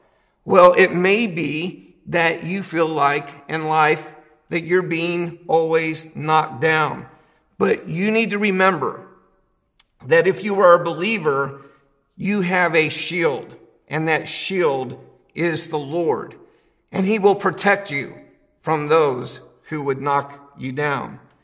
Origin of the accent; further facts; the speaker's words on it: Ohio, United States; I grew up in Ohio, and it's very much, I would call, a football state.